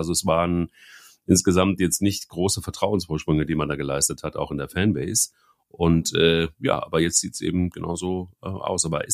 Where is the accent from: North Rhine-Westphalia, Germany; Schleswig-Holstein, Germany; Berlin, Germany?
North Rhine-Westphalia, Germany; Cologne; und das sage ich als Kölner